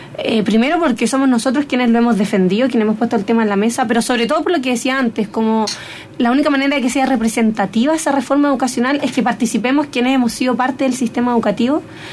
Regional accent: Linares, Maule, Chile; Estuve en un liceo particular subvencionado, soy de Linares. Estudiar en región te da otra visión también de la educación.

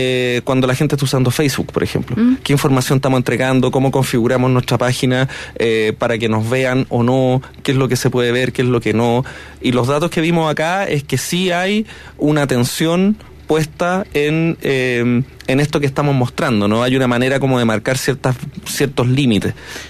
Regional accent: Chile; lo que somos también como chilenos

